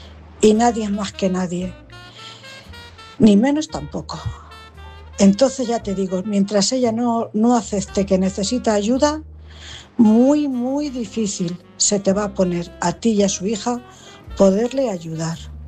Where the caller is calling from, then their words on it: Cuenca, Castilla-La Mancha, Spain; corresponsal de Cuenca.